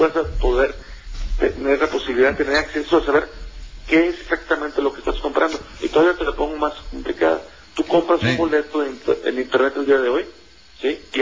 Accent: Monterrey, Nuevo León, Mexico; Yo soy de Monterrey

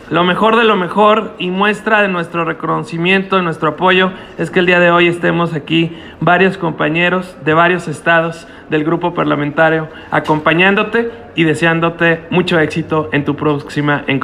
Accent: Michoacán, Mexico; now in Mexico City, Mexico; Yo, aún siendo michoacano, vivo en la delegación Miguel Hidalgo y debo Benito Juárez, perdón.

